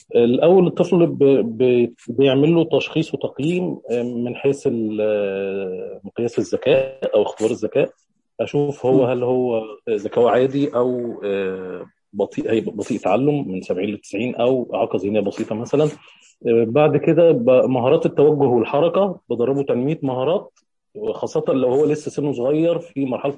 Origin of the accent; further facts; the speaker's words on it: Sharqia Governorate, Egypt; من محافظة الشرقية.